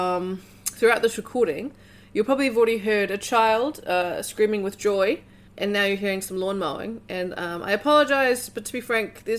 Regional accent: New Zealand; accent: Kiwi; I also intentionally do not speak with a particularly Kiwi accent, in my opinion.

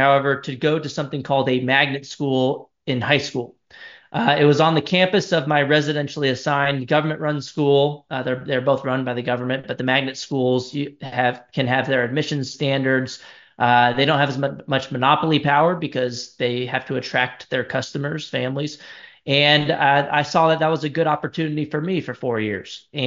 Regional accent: San Antonio, Texas, United States; For myself, I grew up in San Antonio, Texas. I live here now as well.

